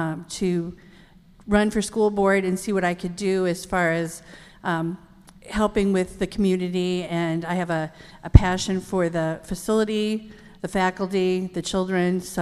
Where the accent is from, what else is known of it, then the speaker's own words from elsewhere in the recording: Marion, United States; I grew up in Marion. I've lived here my whole life, so I'm a lifelong Marionite.